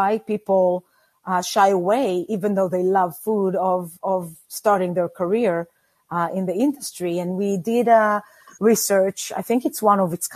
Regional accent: Israel; moved away as an adult; now in United States; I was born and raised in Israel and packed my two suitcases and came to the States almost 22 years ago.

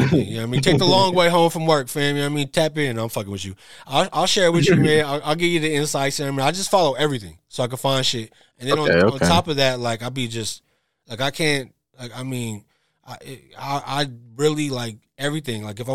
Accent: California, United States; I'm from the Bay.

